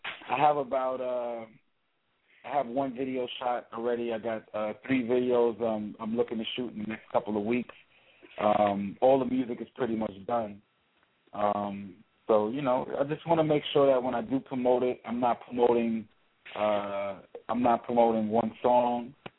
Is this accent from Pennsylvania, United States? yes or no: no; New York, United States; also born or lived in Long Island; for those who don't know where I'm from, I represent New York. I'm from Washington Heights, New York.